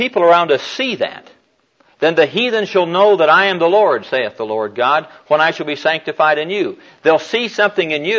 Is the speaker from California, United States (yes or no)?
no; Iowa, United States; Back in my hometown, back in Iowa, we had an old guy who was known as a town liar.